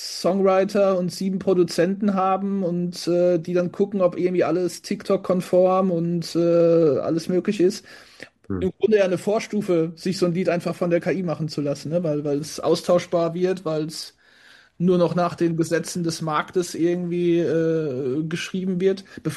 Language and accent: German; Frankenthal, Rhineland-Palatinate, Germany; Und ich komme aus Frankenthal, ich wohne hier auch immer noch